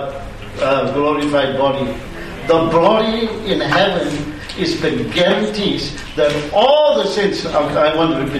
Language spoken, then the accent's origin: English; Australia; you as an Australian citizen, you go there, if anything goes wrong, anything that you want to inquire or take assurance of security, you go to an Australian embassy, isn't it? Because there's an ambassador representing my country.